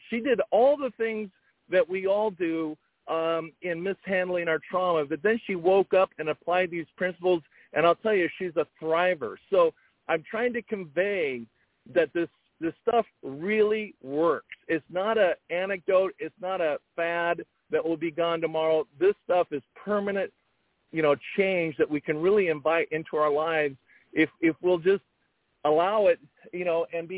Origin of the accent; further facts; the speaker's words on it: Fullerton, California, United States; we grew up in Fullerton. It wasn't a wealthy neighborhood, but it was a loving, kind community